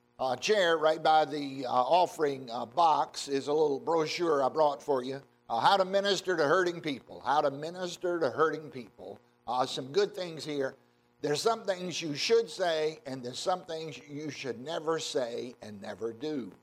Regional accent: Virginia, United States; when I was growing up in Southside, Virginia, my parents would talk about somebody being fretted.

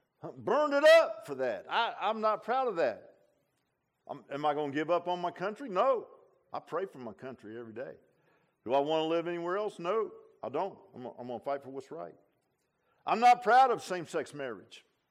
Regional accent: United States; there's a lot of things I'm just not proud of as a Christian and as an American.

